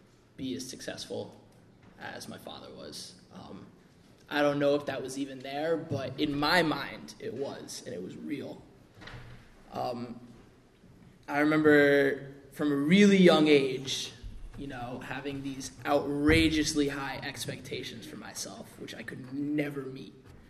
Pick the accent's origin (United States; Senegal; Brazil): United States; Connecticut; born there; Anyways, I was born in Connecticut.